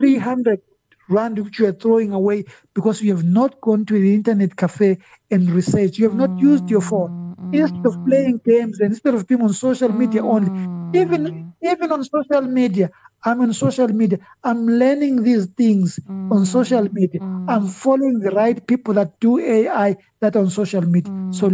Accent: Zimbabwe; Many years ago, when I was growing up, I grew up in Zimbabwe.

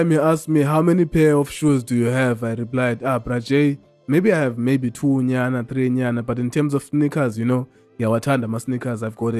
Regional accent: Lesotho; born there; I was born in Lesotho. I've seen people walk barefoot in snow.

